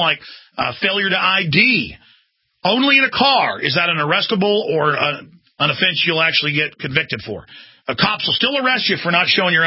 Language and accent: English; Dallas, Texas, United States; also born or lived in Rockwall; I know growing up in Dallas before we moved out to Rockwall, my parents had some vegetable boxes.